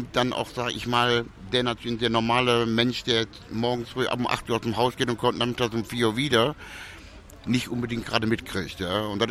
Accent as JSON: {"language": "German", "country": "Germany", "said": "ich sehe mich auch immer so als Weltbürger. Ja, Deutschland ist zwar meine Heimat, aber ich kann auch genauso gut, weil ich ja teilweise auch in St. Petersburg leben oder ich wohne auch in Ibiza."}